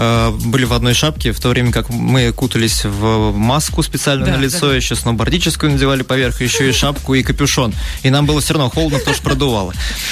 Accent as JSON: {"language": "Russian", "region": "Moscow", "country": "Russia", "said": "мы изначально из Москвы"}